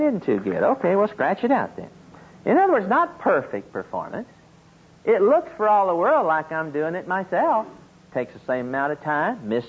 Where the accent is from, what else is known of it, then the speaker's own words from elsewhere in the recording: Oklahoma, United States; accent: Okie; I give you my psychology learning from Oklahoma State. I give you my personality, my Okie accent, everything about me, God.